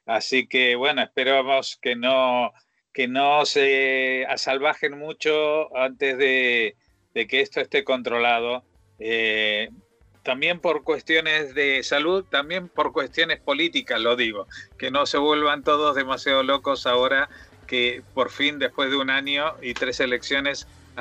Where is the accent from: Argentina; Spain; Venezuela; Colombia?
Argentina; siendo argentino